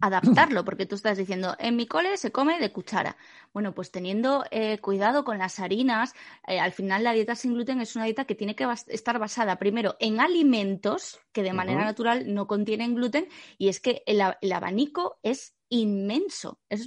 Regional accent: Asturias, Spain; yo soy asturiana

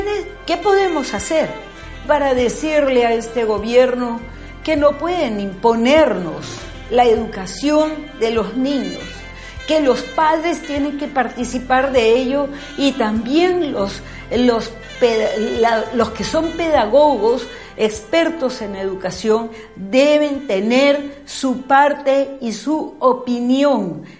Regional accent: Peru; nuestro país, el Perú, del cual somos nosotros, ciudadanos peruanos, los dueños

